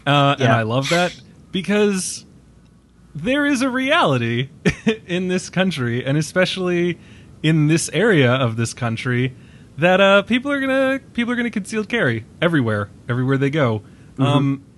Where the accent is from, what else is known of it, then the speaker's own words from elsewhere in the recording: East Coast, United States; Because I'm from the East Coast.